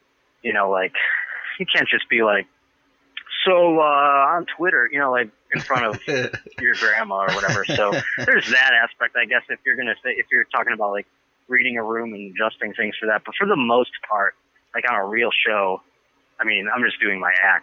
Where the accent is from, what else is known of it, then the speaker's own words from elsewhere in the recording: Buffalo, New York, United States; I used to do morning radio in my hometown of Buffalo, New York